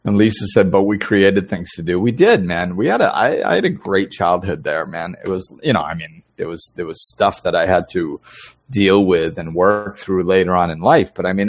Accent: Gardner, Massachusetts, United States; also born or lived in Florida; And I said, I just spent 10 years in Florida. I said, but I grew up in Massachusetts. And he goes, oh, no kidding. What town did you grow up in? And I said, Gardner.

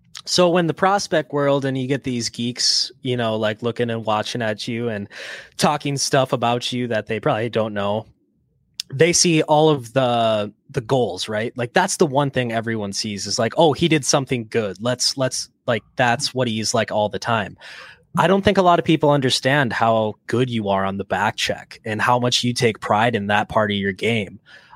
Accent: United States; Yeah, I was going to say, Sam, we're U.S. We're not Canadian here, so I don't fucking know.

